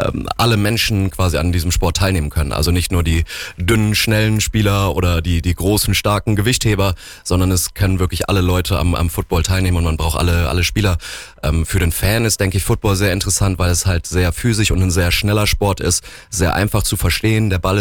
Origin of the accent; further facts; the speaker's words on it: Koblenz, Rhineland-Palatinate, Germany; born there; now in Allgäu, Germany; Ja, ich komme gebürtig aus Koblenz